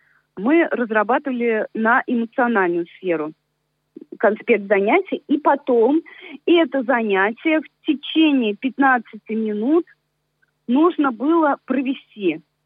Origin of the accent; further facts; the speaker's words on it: Kazan, Tatarstan, Russia; Я родилась в Казани, живу в Казани